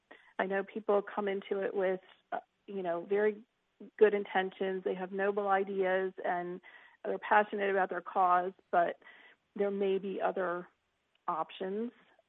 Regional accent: Delaware, United States; I'm actually from Delaware, which is why there is the Delaware statistic there.

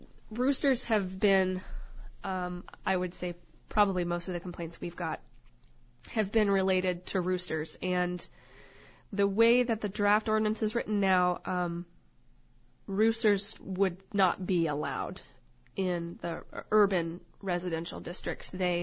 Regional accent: East Coast, United States; now in Alaska, United States; Interestingly enough, so I'm not an Alaskan. I was I'm an import. I grew up on the East Coast

